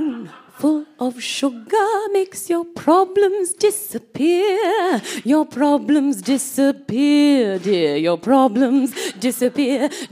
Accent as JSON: {"language": "English", "region": "England", "country": "United Kingdom", "said": "I'm British. I am British."}